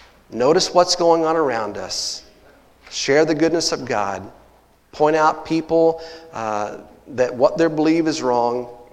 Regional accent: Texas, United States; You know, I'm from Texas and here I am in Colorado

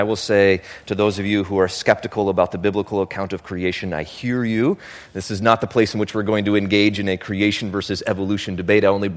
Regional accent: Homer, Alaska, United States; my mom flew he and I to Alaska, to my hometown. This is us. We were standing here in Homer, Alaska

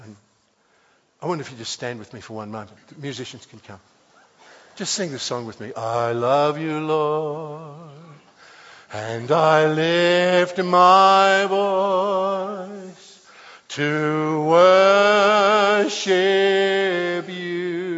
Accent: Australia; Your spiritual life, I know, I'm Australian, I'm not spiritual.

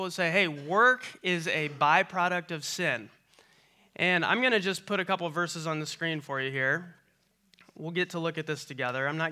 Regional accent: Iowa, United States; And then because we're from rural Iowa, we say, oh, you must know so-and-so from this small town.

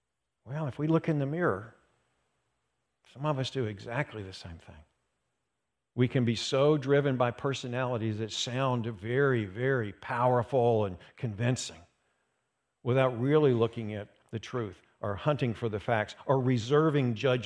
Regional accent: West Virginia, United States; Look, I'm from West Virginia.

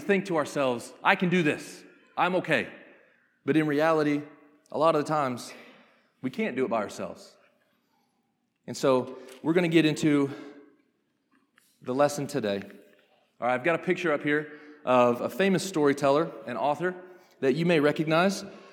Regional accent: Atlanta, Georgia, United States; You know, I'm from Atlanta, Georgia. I'm like, I don't know.

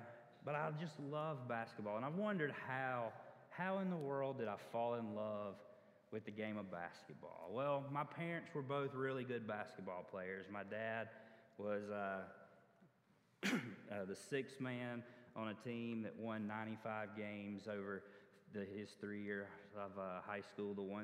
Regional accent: Alabama, United States; born there; I mean, I was born in Alabama.

